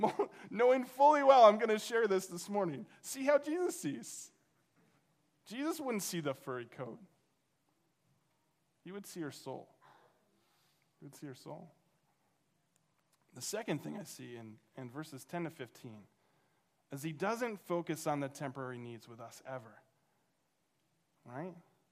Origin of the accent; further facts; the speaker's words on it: Oklahoma, United States; now in New York, United States; I moved from Oklahoma to New York